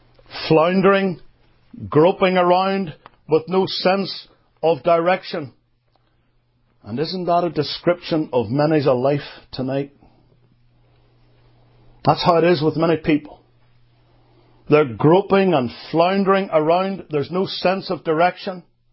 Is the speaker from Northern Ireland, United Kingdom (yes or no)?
yes; Northern Ireland, United Kingdom; now in United States; quite often you have to take with you what they call here in America a flashlight. And what we called growing up in Ulster, a torch.